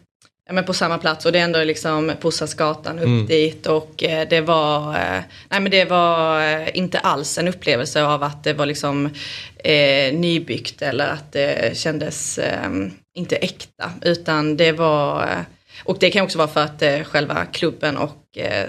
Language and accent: Swedish; Valje, Skåne, Sweden; Ifrån Valje.